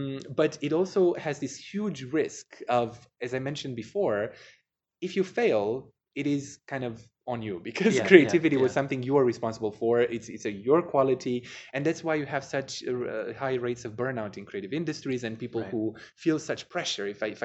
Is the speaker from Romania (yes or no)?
yes; Romania; English is a second language; also born or lived in United Kingdom / Denmark; now in Switzerland; I grew up in Romania, but I studied in the UK, I worked in Denmark, now in Switzerland.